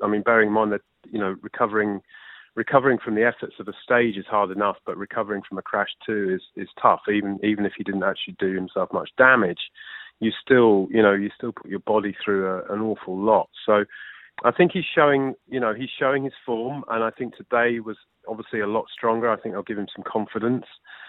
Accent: United Kingdom; I hate to say this, obviously, as a British sports journalist

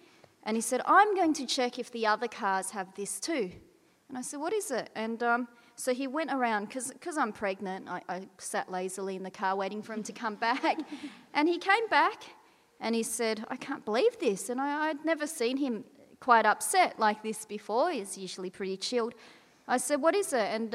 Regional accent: Braybrook, Victoria, Australia; growing up in Braybrook, you get that kind of thing a lot. So when the Southeast Asians and Samoans started moving into the Braybrook in the late 1970s and 80s, Braybrook is very proudly working class. It's next to Sunshine

